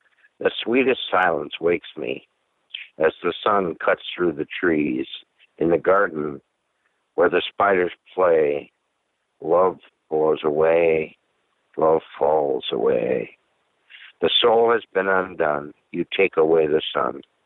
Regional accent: Michigan, United States; Hey, I'm from Michigan.

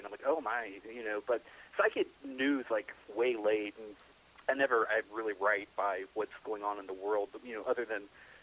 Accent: Kentucky, United States; Maybe I'm really technologically, backward. I'm from Kentucky.

